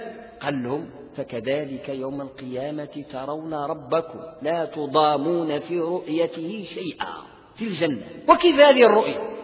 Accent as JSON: {"language": "Arabic", "country": "Morocco", "said": "بحال احنا عندنا في المغرب، واحدة غربية واحدة شرقية."}